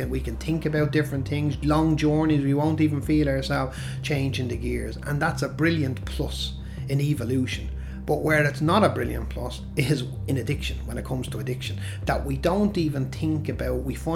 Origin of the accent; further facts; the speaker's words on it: Dublin, Leinster, Ireland; I'm from Dublin originally